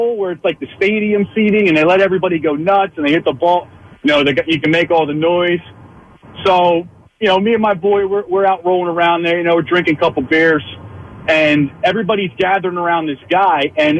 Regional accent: Philadelphia, Pennsylvania, United States; I'm like, I'm from Philly.

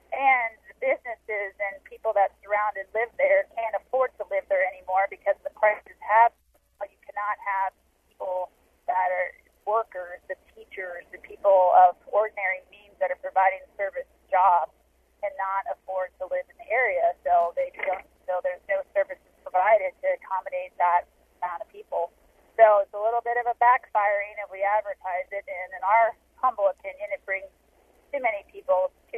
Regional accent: Kanab, Utah, United States; I am from Kanab, Utah. So we live in the heart of the five national parks and have been for the last 15 years.

